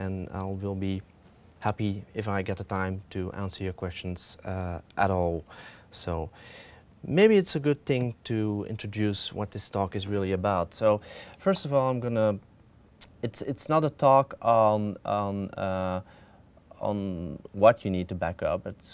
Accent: Belgium; I'm from Belgium.

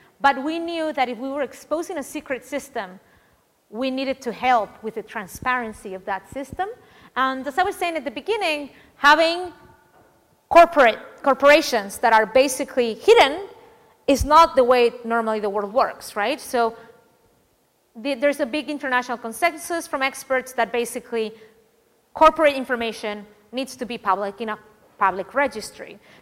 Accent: Finland; English is a second language; I'm from Finland. This is a real case. I'm from Finland.

